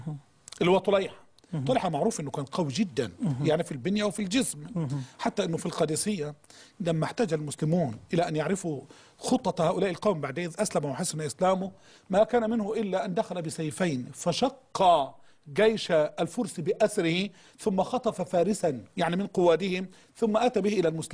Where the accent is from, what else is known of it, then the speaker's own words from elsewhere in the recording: Egypt; إحنا كمصريين